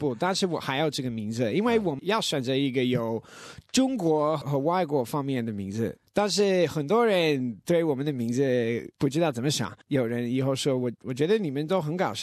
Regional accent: Melbourne, Victoria, Australia; born there; Chinese is a second language; 尤其我们在这里出生的，

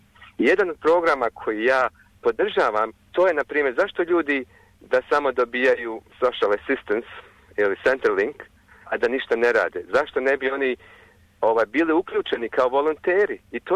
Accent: Sarajevo, Federation of Bosnia and Herzegovina, Bosnia & Herzegovina; Ja sam živio u Sarajevu. Ja smatram da je za mene Sarajevo bio jedan od najljepših gradova.

